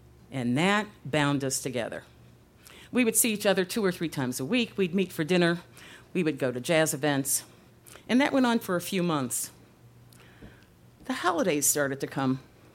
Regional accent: Chicago, Illinois, United States; now in Los Angeles, United States; We were both Midwesterners. He had grown up in St. Louis. I'm originally from Chicago. We had both come to LA for jobs.

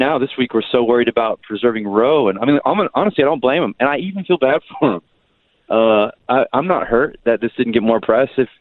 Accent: United States; I like being American. I like being a part of this unique history that put the popular ownership of firearms in people's hands.

